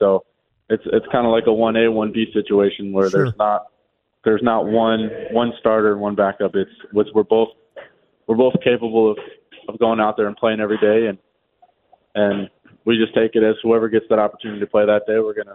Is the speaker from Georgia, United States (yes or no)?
no; Buffalo, New York, United States; I mean, I'm from Buffalo, so we like the. I'm a big thin crust pizza guy